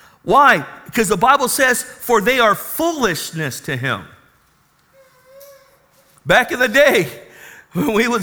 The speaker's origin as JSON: {"language": "English", "town": "National City", "region": "California", "country": "United States", "tie": "born or raised there", "said": "And so I grew up in National City, captive to the environment, thinking that all my friends were important."}